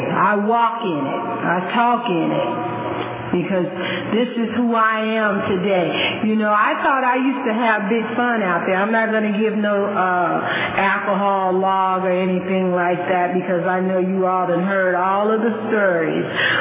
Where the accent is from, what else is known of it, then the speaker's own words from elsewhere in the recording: Chicago, Illinois, United States; now in Fresno, United States; I am from Chicago, Illinois. I've been out here in Fresno, California for, almost 30 years.